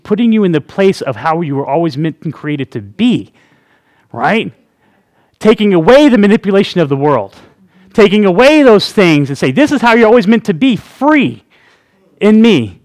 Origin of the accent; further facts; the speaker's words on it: Texas, United States; Now, I'm from Texas, and that means, hey, we reckon it's done.